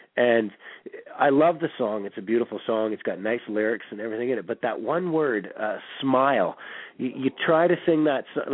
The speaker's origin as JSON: {"language": "English", "town": "Calgary", "region": "Alberta", "country": "Canada", "said": "because we're from Calgary"}